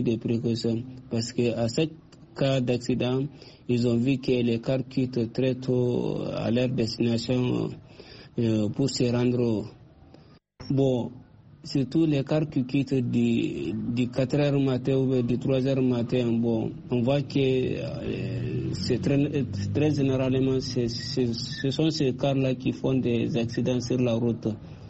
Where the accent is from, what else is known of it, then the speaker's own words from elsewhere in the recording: Mali; Bon, chez nous, au Mali, les taux sont très élevés